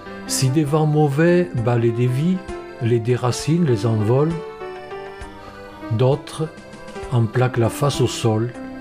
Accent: Rodez, Occitanie, France; je suis originaire de Rodez, mais j'ai choisi, parce qu'avec un peu d'ancienneté on peut choisir son poste, j'ai choisi de venir dans le bassin et j'ai sévi notamment 13 ans à Aubin.

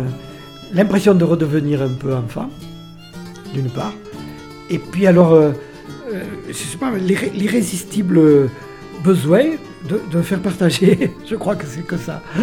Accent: Barriac, Occitanie, France; also born or lived in Rodez; je suis originaire de Barriac, tout en étant né à Rodez.

